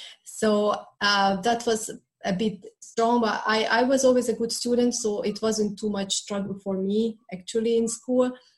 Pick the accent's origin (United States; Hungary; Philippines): Hungary; So when I grew up, it was a communist regime